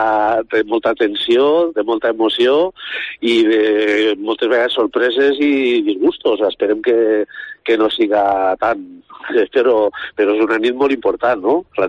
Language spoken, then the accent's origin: Catalan; Valencian Community, Spain; som les falles del nord, o sea que estem al nord de la Comunitat Valenciana, ja molt a prop de Catalunya, però no per això som menys valencians, nosaltres sí som molt valencians